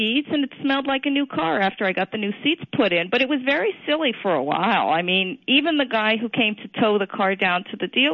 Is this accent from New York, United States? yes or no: yes; New York, United States; now in San Francisco, United States; Oh, years and years and years ago. Is it really that obvious?